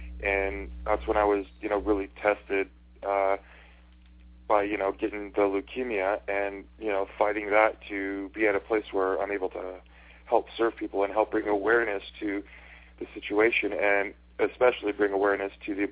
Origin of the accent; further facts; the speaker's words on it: Fort McMurray, Alberta, Canada; I'm born and raised in Fort McMurray, Alberta. I'm a Miccosukee Cree First Nation, Native American